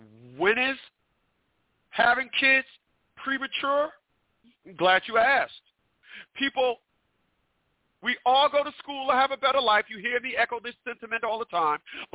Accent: Newark, New Jersey, United States; Where I'm from, and I'm from Newark, New Jersey.

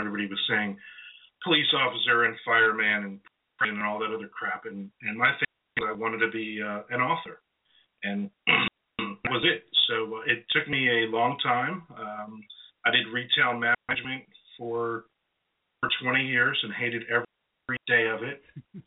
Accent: New Jersey, United States; moved away as an adult; now in Florida, United States; I am originally from born and bred in New Jersey, moved down to sunny Florida about a dozen years ago.

